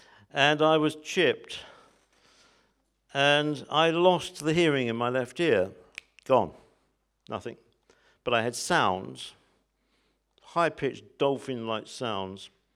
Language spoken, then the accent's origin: English; United Kingdom; That's because we're British.